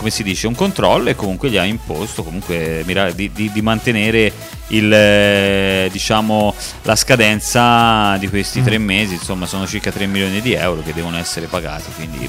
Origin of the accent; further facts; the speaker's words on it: Pisa, Tuscany, Italy; come insomma da pisano, insomma, bisogna essere anche fieri di poter dire una cosa del genere